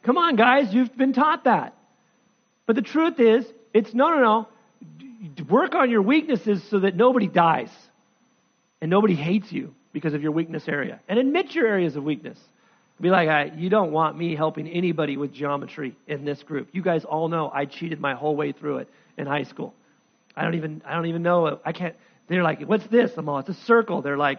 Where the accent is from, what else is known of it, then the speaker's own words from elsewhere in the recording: United States; I'm a grumbler. I'm a complainer. I'm an American.